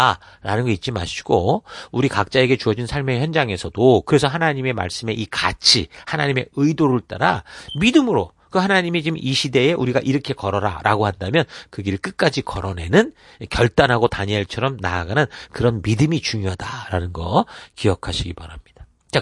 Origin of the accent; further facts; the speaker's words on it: South Korea; 내가 한국 사람이라서 여기 교통법도 모르고 운전했다간 다 죽는 거예요.